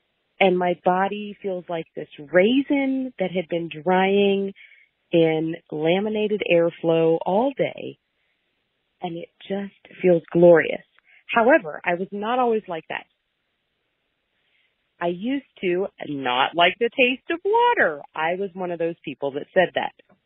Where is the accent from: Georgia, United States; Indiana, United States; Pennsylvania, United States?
Indiana, United States; Mooresville; I am from Mooresville, Indiana.